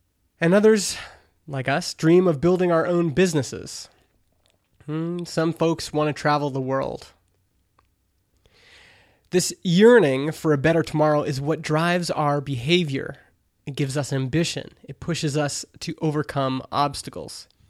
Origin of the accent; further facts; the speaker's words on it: Canada; I'm Canadian